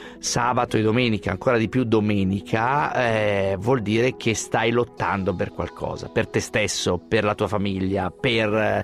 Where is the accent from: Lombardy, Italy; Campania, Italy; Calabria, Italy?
Lombardy, Italy; Milan; Sì, io sono milanese.